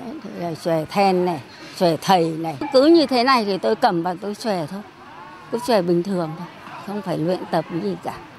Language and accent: Vietnamese; Bang La, Yên Bái, Vietnam; Năm nay là tôi 88 tuổi, mà tôi sinh ra ở đất Bằng Là này, ở ngay cái xứ đồng cái đàn này. Người ở đây, lấy chồng ở đây